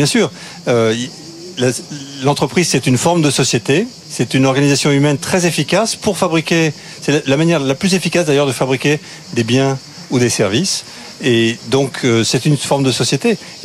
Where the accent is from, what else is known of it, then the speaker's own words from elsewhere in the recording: France; Moi, je suis français.